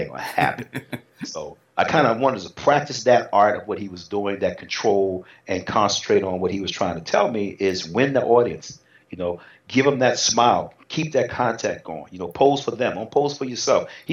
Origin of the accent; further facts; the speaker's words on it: United States; now in Germany; So I'm over in Germany trying to find connections. So I'm American over here competing internationally.